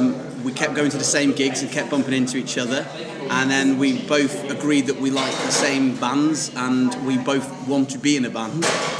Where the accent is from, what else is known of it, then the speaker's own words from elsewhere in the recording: West Midlands, United Kingdom; And we are both from Shropshire.